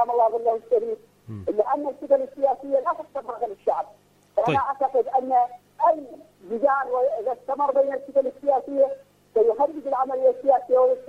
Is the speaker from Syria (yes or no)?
no; Iraq; أنا مواطن عراقي وأسمع ما يقولهم العراقيون